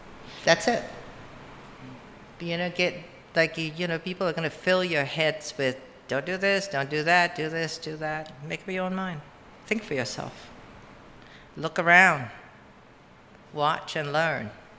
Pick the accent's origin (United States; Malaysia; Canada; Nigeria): Malaysia; moved away; when I came from Malaysia, I had no idea. I didn't know how to dress for the winter.